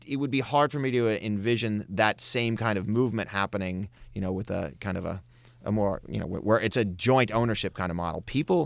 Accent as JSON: {"language": "English", "town": "Houston", "region": "Texas", "country": "United States", "tie": "born or raised there", "said": "I grew up in Houston. It's a popular sport down south."}